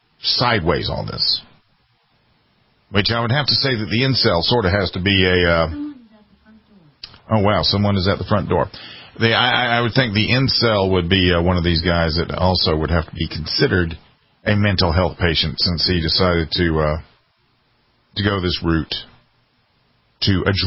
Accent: United States; Because I hate to tell you this, but I love being an American. I put on the uniform for this country

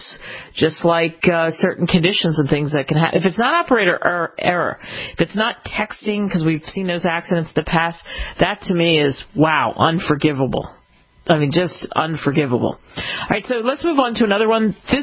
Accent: New Jersey, United States; I grew up really in New Jersey, outside of Philadelphia, just over the bridge.

